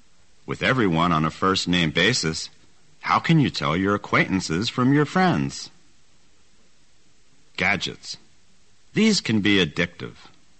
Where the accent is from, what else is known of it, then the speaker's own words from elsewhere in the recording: United Kingdom; now in United States; I should explain at the outset that I am from Britain